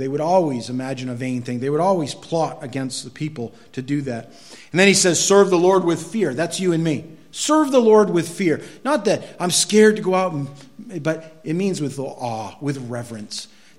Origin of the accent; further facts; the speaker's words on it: United States; I'm glad for the freedoms I have enjoyed in my life as an American